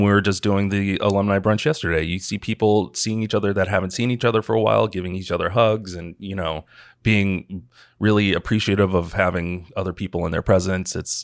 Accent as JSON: {"language": "English", "town": "Boston", "region": "Massachusetts", "country": "United States", "said": "when I moved back to Boston after college, and I'm from Boston."}